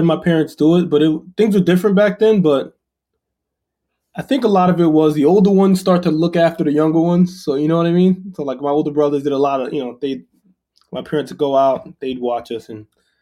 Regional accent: Queens, New York, United States; now in Baldwin, United States; But I was born and raised in Queens, so that's where I live most of my life.

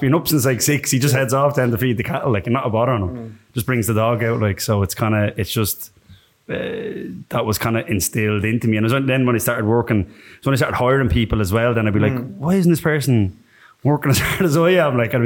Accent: Dublin, Leinster, Ireland; So I grew up on a farm in Dublin. Yeah, in southwest Dublin.

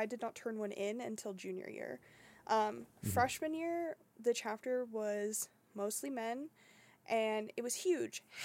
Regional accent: the South, United States; So I'm from the South. Gendered things are still way bigger in the South than the South would like to admit.

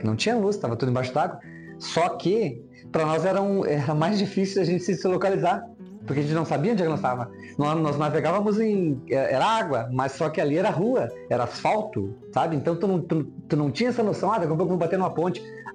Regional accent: Cruz Alta, Rio Grande do Sul, Brazil; De onde que vocês são? Eu, Cruz Alta, de novo, né? Cruz Alta, Egi, Panambi, Santo Anjo, Santa Rosa.

